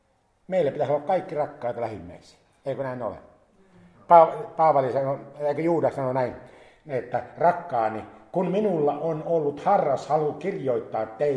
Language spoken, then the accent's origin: Finnish; Kokemäki, Satakunta, Finland; born there; minun syntymä kaupungissa, olen syntynyt Kokemäellä 64 vuotta taaksepäin. Jos joku ajattelee, kuinka vanha … on, niin se on sitten siinä 64-vuotias.